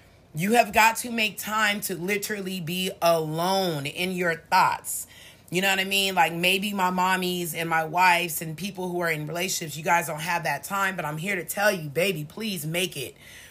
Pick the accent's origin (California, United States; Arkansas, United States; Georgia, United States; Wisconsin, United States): California, United States; Oakland; y'all already know we originally from the Bay Area, Oakland, California.